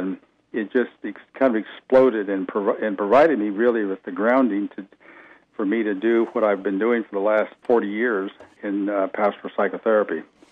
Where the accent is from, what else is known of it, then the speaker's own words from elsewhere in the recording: Ohio, United States; When I graduated from seminary in Ohio, I grew up in Ohio.